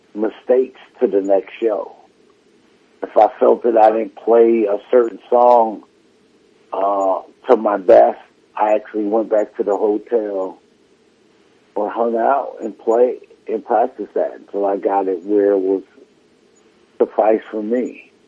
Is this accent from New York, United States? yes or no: yes; New York, United States; So I'm outspoken. I am. I'm a New Yorker. I am outspoken.